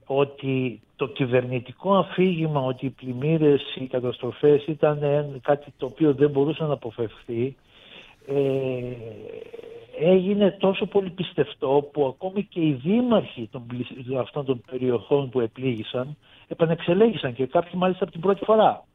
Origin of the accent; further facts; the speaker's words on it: Kozani, Western Macedonia, Greece; παρόλο είμαι από την Κοζάνη